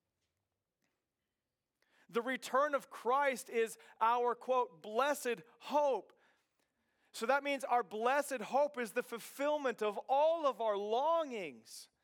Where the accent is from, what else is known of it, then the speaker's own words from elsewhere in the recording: Kansas, United States; driving to Hutchinson, Kansas, which was like 25 to 30 miles away from my hometown.